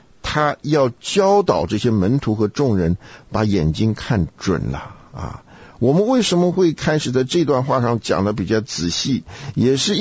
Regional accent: China; 但是我们中国人的观念呢，啊，甚至不只是中国人呢

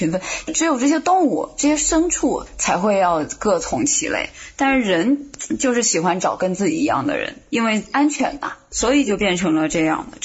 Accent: China; 我是从大陆来的

